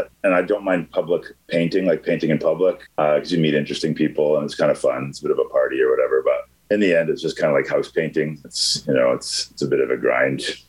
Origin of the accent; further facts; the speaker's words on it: Canada; Yeah, I'm a Canadian artist. I live in Vancouver.